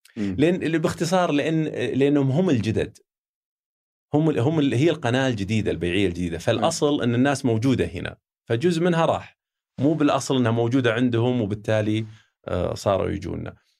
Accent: Saudi Arabia; نتأكد أنه ما في أحد يستخدمني أنا لأني أنا سعودي

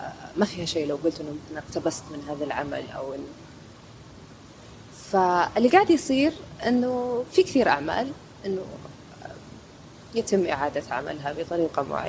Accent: Saudi Arabia; لأنه هو أكثر منطقة مهمة في في في الفن التشكيلي عندنا في السعودية

